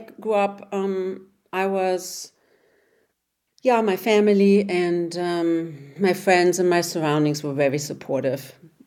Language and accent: English; Hamburg, Germany; Yes, I was born in Hamburg, Germany. And I always say when people ask me where I'm from and who I am, that I'm a vegan hamburger.